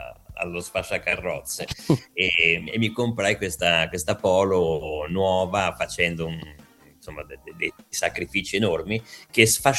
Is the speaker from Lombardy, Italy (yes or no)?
yes; Milan, Lombardy, Italy; born there; io sono nato a Milano di origine toscana